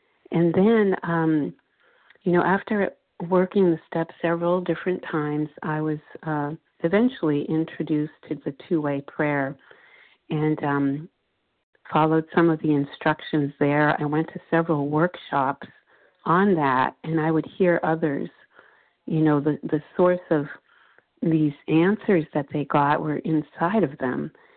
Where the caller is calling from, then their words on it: Florida, United States; S as in Sam, Florida.